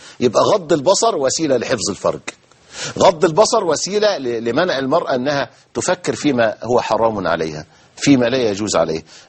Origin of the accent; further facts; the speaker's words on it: Egypt; إحنا عندنا في مصر